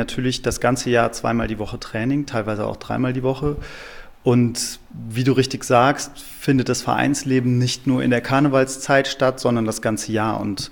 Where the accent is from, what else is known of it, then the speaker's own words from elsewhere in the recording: Cologne, North Rhine-Westphalia, Germany; Köln ist der Ort, an dem ich geboren wurde. Köln ist meine Heimat